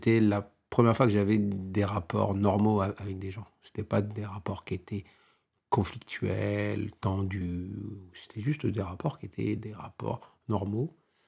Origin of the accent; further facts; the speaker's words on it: France; born there; Comme chose que je suis, hein, puisque je suis né en France. Donc je suis français, quoi.